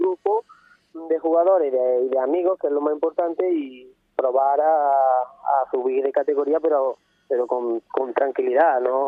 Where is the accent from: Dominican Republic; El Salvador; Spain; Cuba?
Spain; Alameda, Andalusia; also born or lived in Italy; he vuelto después de 9 años en Italia, he vuelto aquí a mi pueblo y me gustaría pues volver a poner fútbol sala aquí en Alameda.